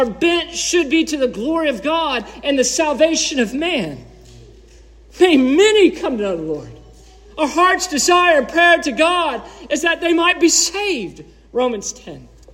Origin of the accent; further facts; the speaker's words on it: Florida, United States; I realize I don't have correct pronunciation because I'm from Citrus County